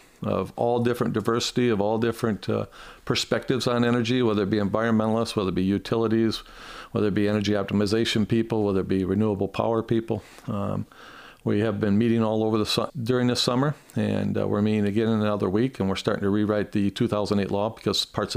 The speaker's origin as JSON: {"language": "English", "town": "Battle Creek", "region": "Michigan", "country": "United States", "tie": "born or raised there", "said": "I grew up in Battle Creek. I graduated from Battle Creek Central and went to Keller Community College."}